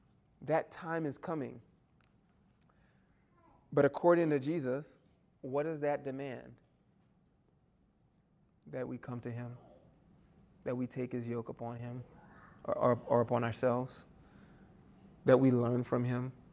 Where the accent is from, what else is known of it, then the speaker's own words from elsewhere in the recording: New Orleans, Louisiana, United States; And I'm from New Orleans. We eat really good.